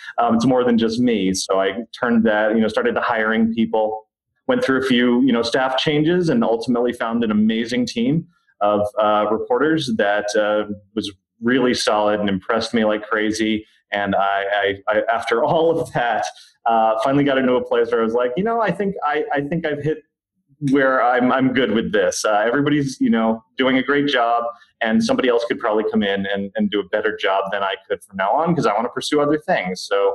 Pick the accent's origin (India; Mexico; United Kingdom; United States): United States; Florida; now in Orlando, United States; I had just freshly moved to Orlando. You know, I was from Florida, was visiting theme parks, particularly Disney, for my whole lifetime